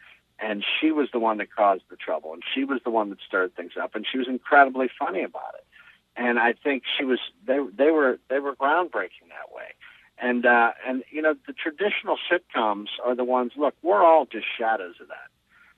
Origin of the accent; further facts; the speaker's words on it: Pittsburgh, Pennsylvania, United States; Originally Pittsburgh, Pennsylvania.